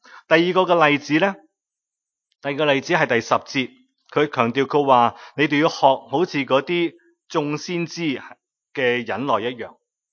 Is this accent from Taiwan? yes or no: no; China; 如果我们中国人会讲一句说话，说失败乃成功之母